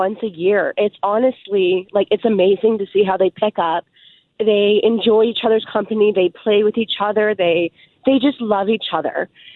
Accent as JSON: {"language": "English", "town": "Orangeville", "region": "Ontario", "country": "Canada", "said": "I'm from Orangeville."}